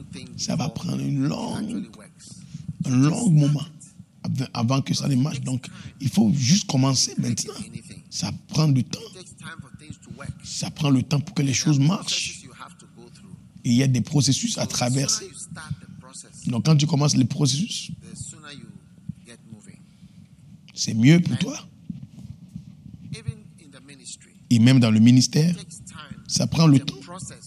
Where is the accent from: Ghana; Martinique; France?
Ghana; moved away; Moi, je suis venu de Ghana à cette époque-là.